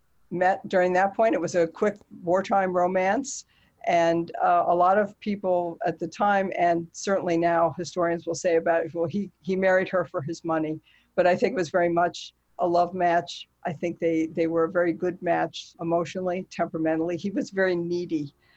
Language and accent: English; New Jersey, United States; I grew up in Northern New Jersey, and everybody knew Hamilton.